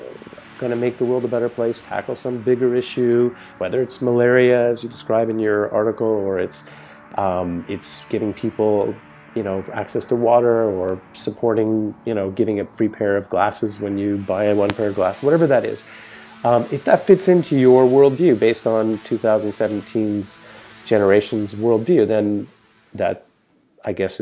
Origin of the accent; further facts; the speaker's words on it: Canada; You know, I grew up in Canada.